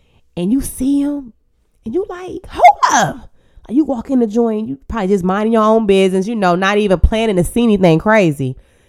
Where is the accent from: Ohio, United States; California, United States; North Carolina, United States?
Ohio, United States; Columbus; Okay, because I'm from Columbus, Ohio, and that White Castle after the club, it pops.